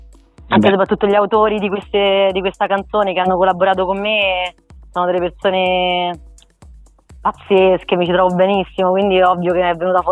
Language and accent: Italian; Rome, Lazio, Italy; now in Milan, Italy; per me Roma è la città in assoluto più bella che esista, cioè proprio da romana doc devo dirlo per forza